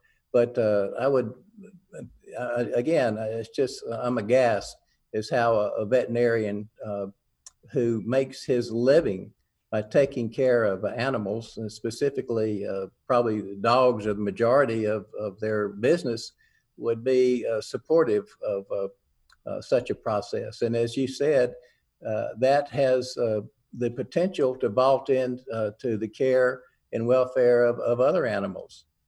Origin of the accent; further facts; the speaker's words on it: Lexington, North Carolina, United States; There's one in the main square where I grew up in Lexington, North Carolina. I never thought anything about it as a white kid growing up in the South.